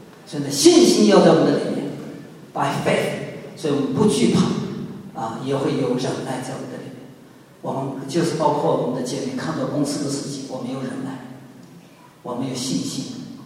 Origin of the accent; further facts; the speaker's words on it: China; 我们中国人有句话